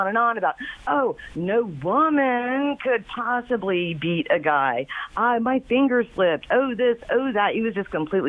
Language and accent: English; Springfield, Illinois, United States; I'm from Springfield, baby.